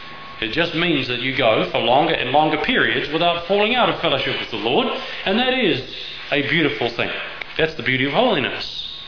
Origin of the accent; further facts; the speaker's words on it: Scotland, United Kingdom; Personally, being a Scotsman, I prefer to use just one bullet